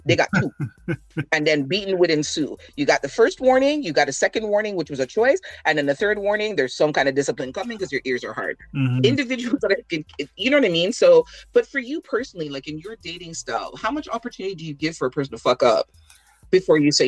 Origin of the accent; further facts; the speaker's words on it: Toronto, Ontario, Canada; because I feel like we're in isolation because we're from Toronto and we know what the Toronto scene is like.